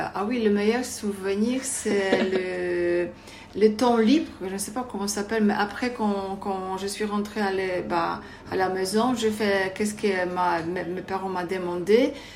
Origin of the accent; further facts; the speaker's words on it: Poland; French is a second language; now in France; Je suis polonaise en France depuis 20 ans.